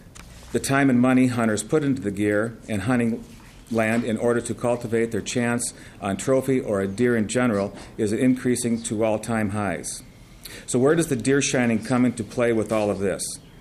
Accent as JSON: {"language": "English", "town": "Rochester", "region": "Minnesota", "country": "United States", "said": "from Rochester, member of the Blufflands"}